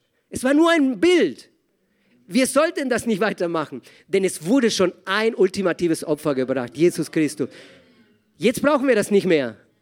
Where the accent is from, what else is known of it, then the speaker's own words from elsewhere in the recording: Argentina; Leute, wir kommen aus dem Ende der Welt. Wir kommen aus Argentinien.